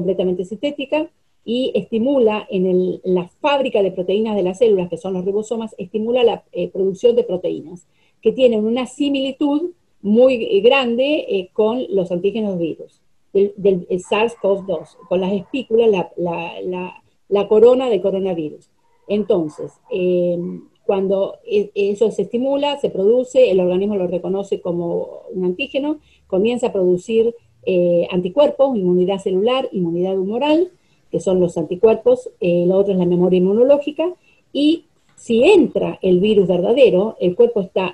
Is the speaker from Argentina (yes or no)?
yes; Argentina; now in United Kingdom; el Reino Unido me dio posibilidades de desarrollarme científicamente, que por X razón en Argentina no lo podía conseguir.